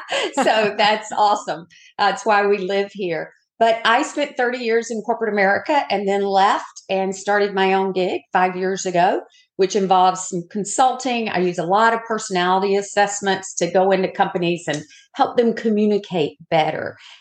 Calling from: Daytona Beach, Florida, United States; I am coming from Daytona Beach, where it's not so sunny today.

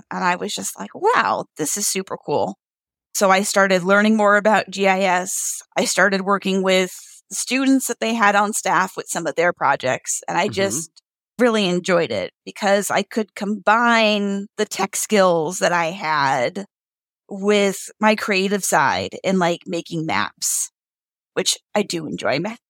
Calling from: Omaha, Nebraska, United States; I am calling from Omaha, Nebraska in the United States.

